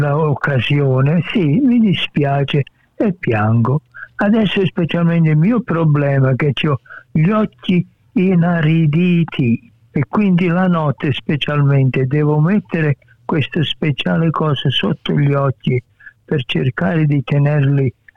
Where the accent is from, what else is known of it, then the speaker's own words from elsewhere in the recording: Matera, Basilicata, Italy; Nel nostro paese di Matera, il mio paese